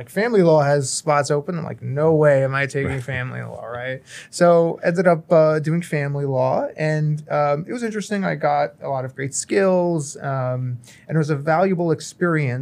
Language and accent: English; New Jersey, United States; I'm from New Jersey, a New Jersey native.